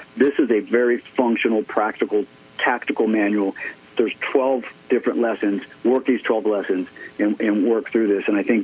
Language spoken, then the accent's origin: English; Ohio, United States; I'm originally from Ohio, Big Ten, and we have smash mouth football.